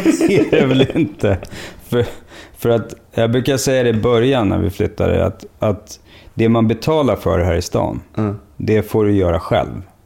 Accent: Rönninge, Stockholm County, Sweden; also born or lived in Södertälje; jag föddes i Södertälje och uppvuxen i Rönninge.

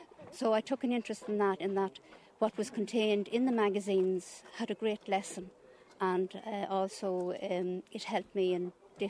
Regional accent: Belturbet, County Cavan, Ireland; we're here at the Kingdom Hall in Butler's Bridge, and I am from Stag Hall, Belturbet.

